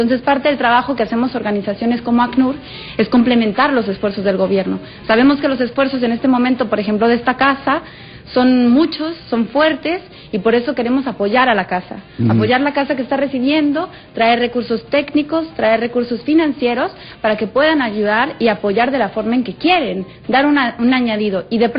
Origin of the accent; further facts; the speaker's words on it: Mexico; Es algo que vemos a veces en la frontera con México. Yo soy mexicana.